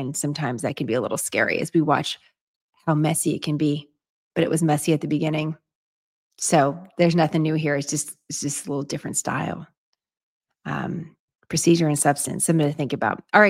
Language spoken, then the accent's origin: English; San Francisco, California, United States; Growing up in San Francisco, again, a very progressive city, I went to the public library all the time on Clement Street, by the way, in San Francisco, near where I live.